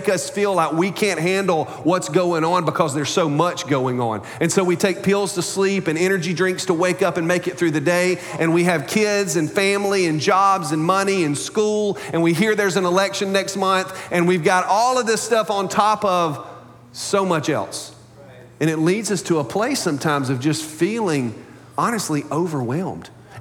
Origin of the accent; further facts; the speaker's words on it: Wilmington, North Carolina, United States; As you heard, I am from Wilmington, North Carolina